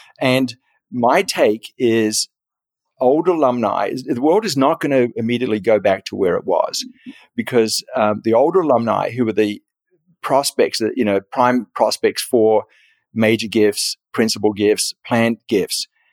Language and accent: English; California, United States; even though I'm from Silicon Valley, and so, you know, of course I love technology